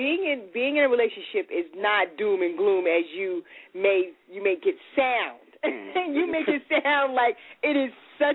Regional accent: Brooklyn, New York, United States; I'm from, where am I from, people? I'm from Brooklyn.

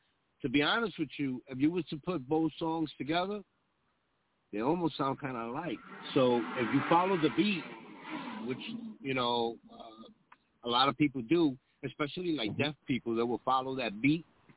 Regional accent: Bronx, New York, United States; We're from the Bronx, so we used to go to Skakey and Stars Roller Ring and hear that music.

